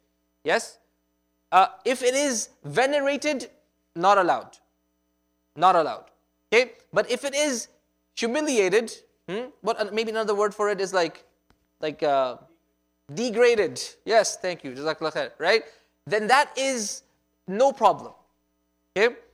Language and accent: English; Canada; Just because I came from Canada doesn't mean I have a Mickey Mouse on my blanket